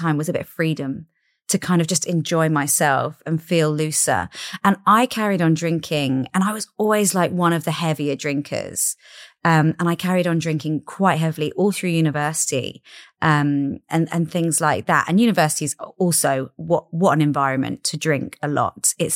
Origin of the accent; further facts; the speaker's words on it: London, United Kingdom; And I grew up in South London